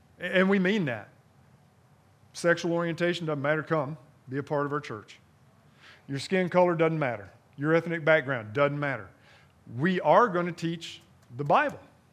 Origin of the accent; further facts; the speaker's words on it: the South, United States; I grew up in the South